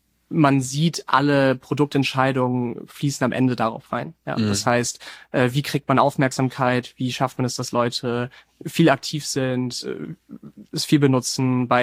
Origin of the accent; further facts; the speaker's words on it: Bavaria, Germany; ich komme aus dem Münchner Umland und da gibt es viele Hidden Champions, also viele Weltmarktführer in sehr nischigen Bereichen